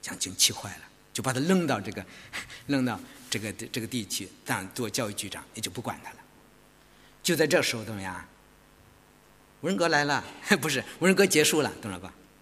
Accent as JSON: {"language": "Chinese", "country": "China", "said": "我们中国人都吃一顿饱饭，我们中国人都幸福了。"}